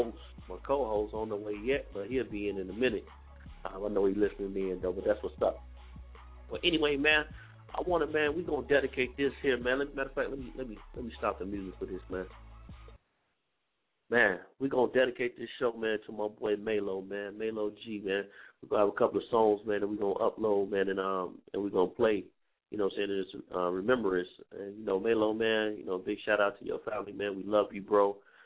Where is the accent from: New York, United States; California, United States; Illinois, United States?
Illinois, United States; Chicago; I tell you what, we're not just going to do just Chicago, man, though we are from Chicago.